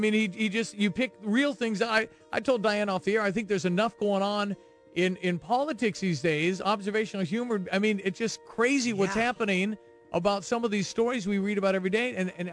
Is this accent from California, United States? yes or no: no; Champaign, Illinois, United States; from Champaign.